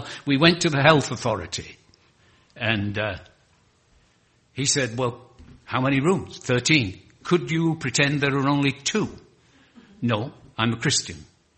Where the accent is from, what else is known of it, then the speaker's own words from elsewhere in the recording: England, United Kingdom; Now, we are English, and we love to take each other cups of tea into bed in the morning, you see.